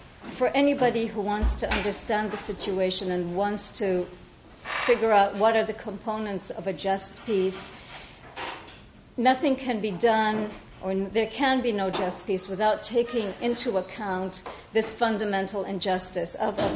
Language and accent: English; United States; And I said, all right, I'm American too, and my parents are from Jaffa.